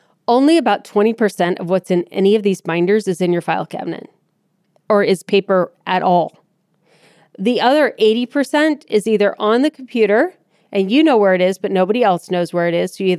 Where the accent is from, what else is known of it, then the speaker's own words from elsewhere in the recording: Akron, Ohio, United States; So I got a call the other day from someone in my hometown of Akron.